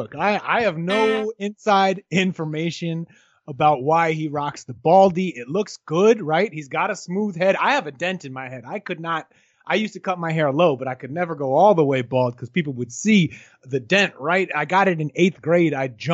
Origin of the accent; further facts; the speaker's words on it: New England, United States; now in Michigan, United States; At least I am from New England.